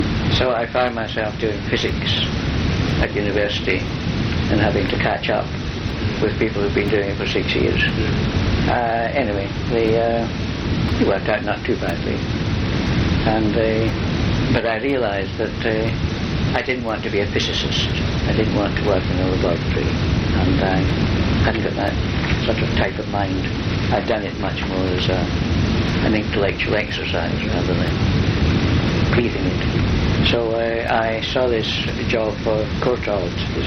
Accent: Dundee, Scotland, United Kingdom; also born or lived in Glasgow; I was born in Glasgow, in Scotland, in 1923. I then moved up at age of three to Dundee, and went to school there.

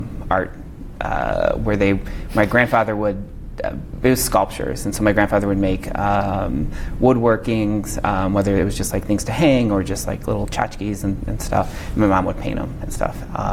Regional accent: St. Louis, Missouri, United States; born there; So I was born in St. Louis in 1983.

